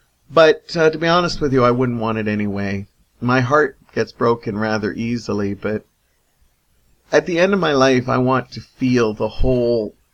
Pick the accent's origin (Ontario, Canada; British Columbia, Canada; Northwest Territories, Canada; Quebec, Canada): Ontario, Canada; Hamilton; I forgot to mention, I am from Hamilton, Ontario. Technically, I'm Stony Creek, but I'm really kind of right on the edge of it both.